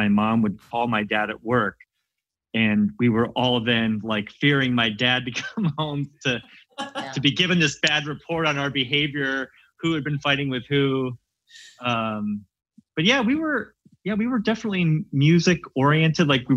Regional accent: Canton, Ohio, United States; Grew up Canton. In Ohio, Canton, Ohio.

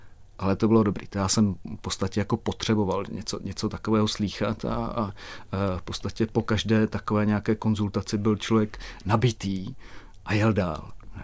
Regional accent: Ratíškovice, South Moravian Region, Czechia; Třeba je to někde u nás na Moravě v Ratíškovicích zachováno.

